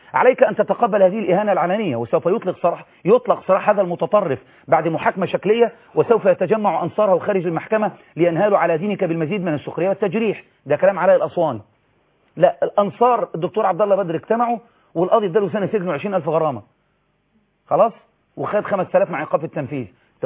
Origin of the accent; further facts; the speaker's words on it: Egypt; عندنا في مصر يا دكتور مسيحيون وصلوا لمنصب رئيس الوزراء منذ قرن من الزمن